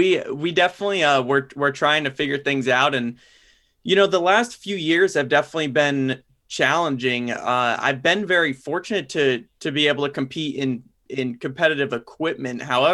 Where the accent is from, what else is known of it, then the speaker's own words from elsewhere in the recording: Ridgefield, Connecticut, United States; And it's from where I grew up in Ridgefield, Connecticut. Not many people are race fans or are NASCAR in particular.